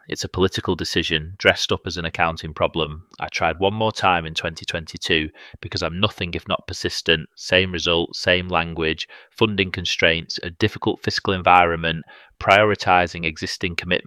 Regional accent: Bramhall, North West England, United Kingdom; I grew up in Bramhall, just down the road from here

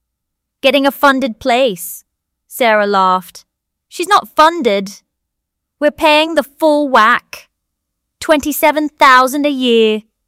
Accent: Liverpool, North West England, United Kingdom; I grew up in Norris Green

